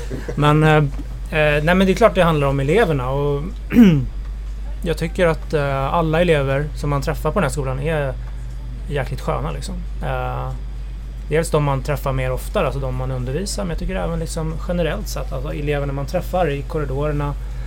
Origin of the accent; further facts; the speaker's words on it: Kista, Stockholm County, Sweden; Jag minns lite ju tuffa, lite Kista där jag kommer ifrån.